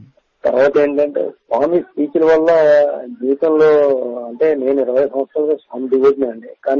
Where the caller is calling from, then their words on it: Visakhapatnam, Andhra Pradesh, India; నేను విశాఖపట్నం మద్దిలపాలెం నుంచి మాట్లాడుతున్నానండి.